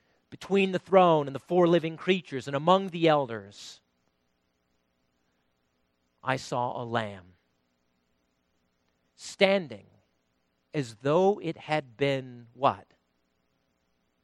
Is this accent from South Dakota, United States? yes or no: yes; South Dakota, United States; Okay, I grew up in South Dakota. My uncle worked on a sheep farm or sheep ranch.